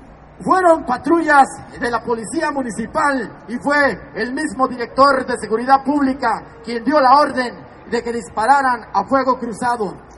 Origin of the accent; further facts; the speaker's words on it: Mexico; la bandera que nos representa como mexicanos